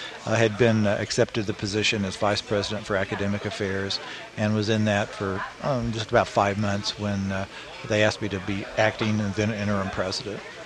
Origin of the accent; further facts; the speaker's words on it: Corpus Christi, Texas, United States; Well, I grew up in South Texas. So I grew up in Corpus Christi, Texas.